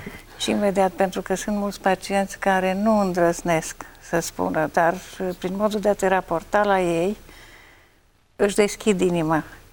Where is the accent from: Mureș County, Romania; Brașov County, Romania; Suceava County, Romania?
Mureș County, Romania; Reghin; born there; now in Miercurea Ciuc, Romania; Sunt medic de familie în Miercurea Ciuc, județul Harghita. M-am născut la Reghin, județul Mureș, în urmă cu 57 de ani.